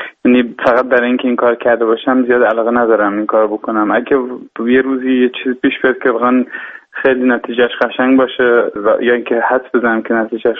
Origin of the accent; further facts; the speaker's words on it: Germany; also born or lived in Tehran, Iran; من در سال 1981 تو تهران به دنیا آمدم، تو آلمان بزرگ شدم و بودم